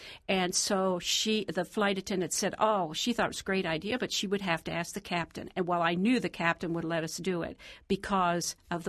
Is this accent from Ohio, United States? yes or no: yes; Ohio, United States; Yes. I come from Vinton County. I know what poor and talking funny is.